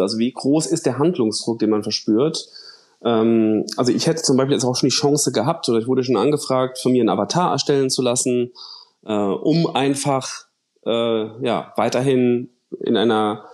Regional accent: Cologne, North Rhine-Westphalia, Germany; ich komme aus Köln

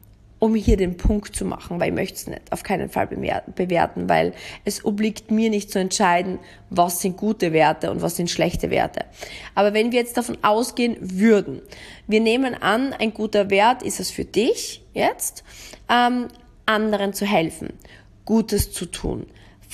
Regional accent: Austria; Es gibt so einen Spruch bei uns in Österreich, mehr als essen und trinken kannst du ja nicht.

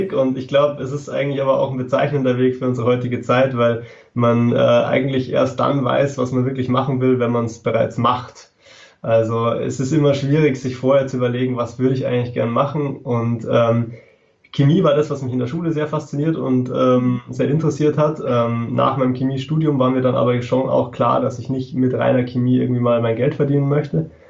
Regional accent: Freising, Bavaria, Germany; Ich komme aus Freising bei München

